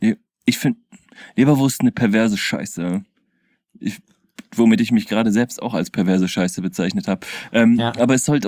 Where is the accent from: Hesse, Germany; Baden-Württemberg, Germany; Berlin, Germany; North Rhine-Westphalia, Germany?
Berlin, Germany; Da will ich als Berliner gleich auflegen.